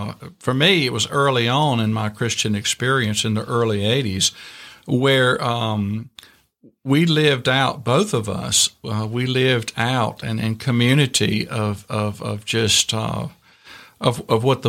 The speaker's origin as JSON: {"language": "English", "region": "Virginia", "country": "United States", "tie": "born or raised there", "said": "But I grew up in Virginia, in small town, rural Virginia, worked"}